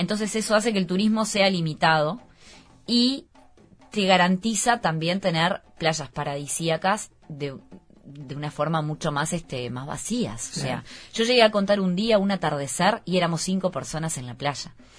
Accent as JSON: {"language": "Spanish", "country": "Uruguay", "said": "vengo desde Uruguay, desde muy lejos."}